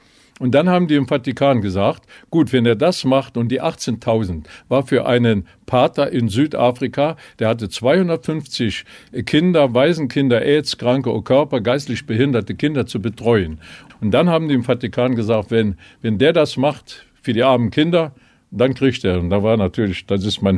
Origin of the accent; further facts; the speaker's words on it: Neuerburg, Rhineland-Palatinate, Germany; meiner Heimatstadt Neuerburg, weil ich sehr heimatverbunden bin.